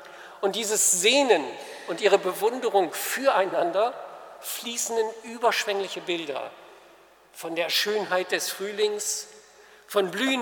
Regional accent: Northern Germany, Germany; bin ich als Norddeutscher hin und her gerissen

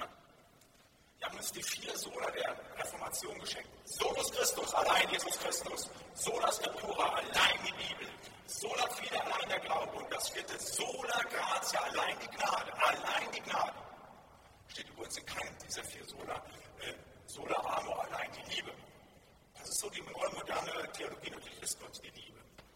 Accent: North Rhine-Westphalia, Germany; Da, wo ich herkomme, aus den Gemeinschaftskreisen, das ist Finnland und Wittgenstein

